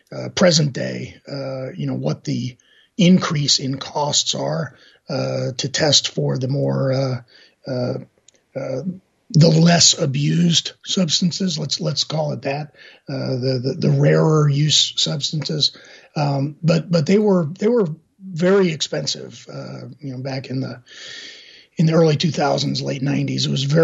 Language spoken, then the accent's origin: English; New York City, New York, United States; from growing up in Brooklyn, we call it the cockroach factor.